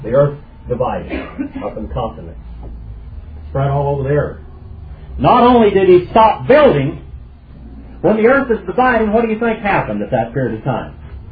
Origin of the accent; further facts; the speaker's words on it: United States; And I've written a couple of books on Native American culture, because I am an Indian.